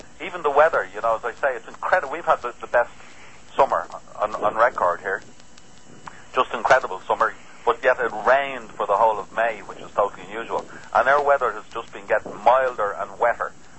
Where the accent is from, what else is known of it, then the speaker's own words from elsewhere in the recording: Ireland; being Irish and having kissed the Blarney Stone and all